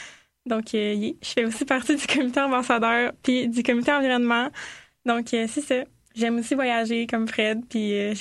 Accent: Blainville, Quebec, Canada; Oui, moi aussi, je suis pas originaire de Québec, là, je viens de Blainville, sur la rive nord de Montréal.

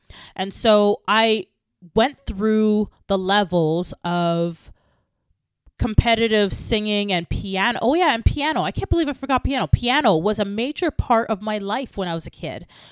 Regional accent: Canada; I am of Bajan Jamaican descent. I was born and raised in Canada, and my parents are from Barbados in Jamaica.

